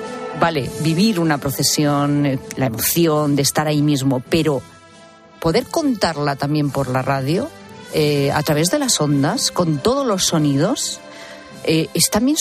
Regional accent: Zamora, Castile and León, Spain; De mi tierra, de Zamora. Zamora.

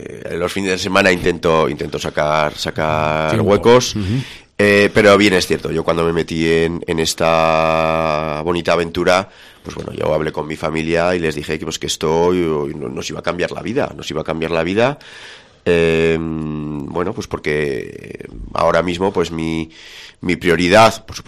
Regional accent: Tudela, Navarre, Spain; aquí los que somos de Tudela pues nos conocemos un poco todos

